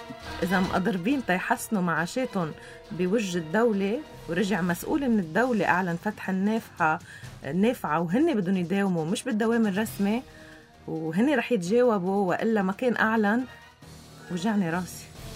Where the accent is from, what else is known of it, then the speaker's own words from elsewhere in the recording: Lebanon; فهل نتشارك كلبنانيين